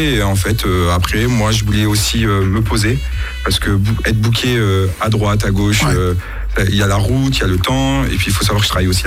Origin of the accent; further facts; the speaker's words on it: Auxerre, Bourgogne-Franche-Comté, France; je suis d'Auxerre. je suis pas à côté, je suis à peu près une heure et demie de route, on va dire.